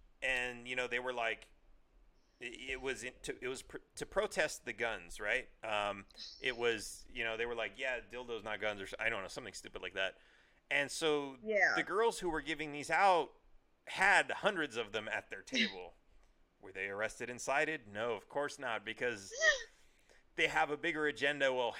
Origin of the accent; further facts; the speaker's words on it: California, United States; born there; I was born in California, but as the bumper sticker says, I wasn't born in Texas, but I got there as fast as I could.